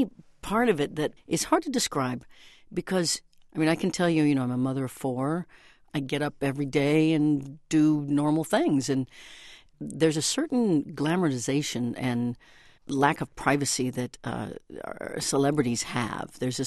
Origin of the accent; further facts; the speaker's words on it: Midwest, United States; I grew up in the Midwest and had those dreams.